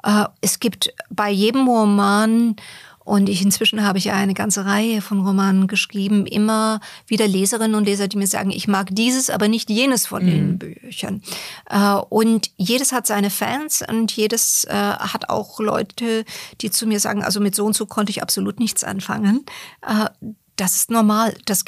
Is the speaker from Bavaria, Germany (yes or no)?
yes; Bamberg, Bavaria, Germany; Und der wohnte und wohnt gar nicht so weit von uns entfernt, hier in Bamberg, wo ich aufgewachsen bin.